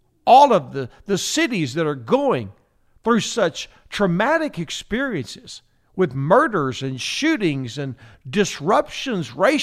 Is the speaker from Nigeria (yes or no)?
no; United States; But also, I'm an American. I'm an American. That's what I am. I live in a great country.